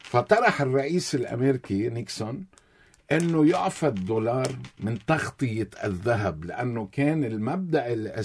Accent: Lebanon; الحرب الدائرة في لبنان قديش خسرتنا، رغم انه نحن كاقتصاد لبناني ما بنتحمل شيء

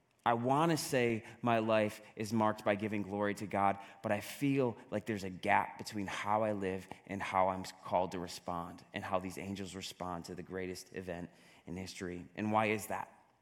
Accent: Northeast, United States; accent: Northeast; I have to enunciate myself with my Northeast accent.

